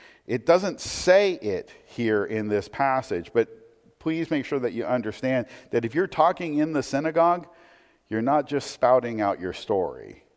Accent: United States; I at least was elevated enough to say, it's not because I'm an American, right?

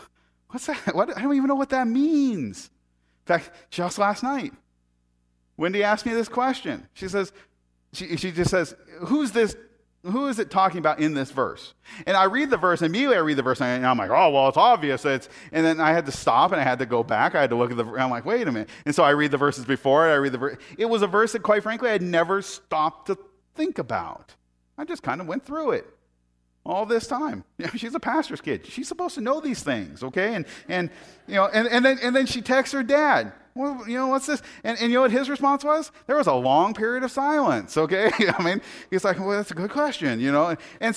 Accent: Portland, Oregon, United States; I'm born and raised in Portland. I love my hometown.

